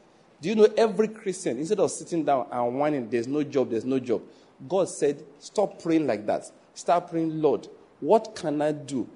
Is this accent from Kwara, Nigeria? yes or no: no; Ondo, Nigeria; Naturally, I'm from Ondo State, so I know a bit of their story.